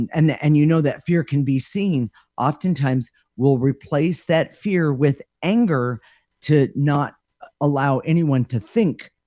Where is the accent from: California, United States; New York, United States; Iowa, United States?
California, United States; somebody said, well, where are you from? And I didn't realize it. And I said, California, really loud.